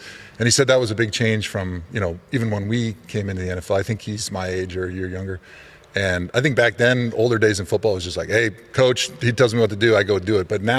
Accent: United States; as an American, I expected when I came over here.

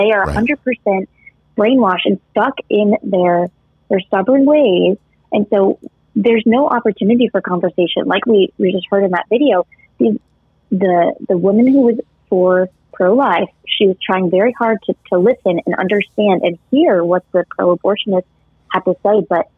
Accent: Connecticut, United States; I'm from Connecticut, very liberal state.

